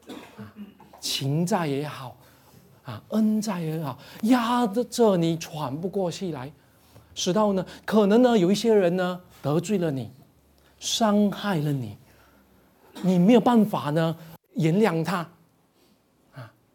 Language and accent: Chinese; Malaysia; 我说我们马来西亚人呢，我们油条不是配豆浆的，我们油条是 配什么咖啡的